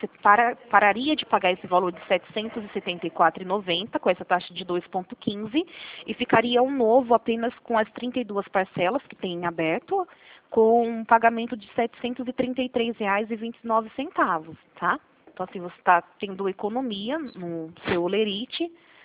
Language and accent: Portuguese; Rio Claro, São Paulo, Brazil; eu sou aqui de Rio Claro mesmo